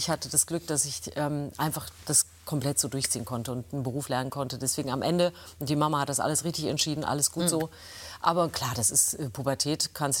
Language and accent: German; Triptis, Thuringia, Germany; Ich bin ja in der DDR aufgewachsen.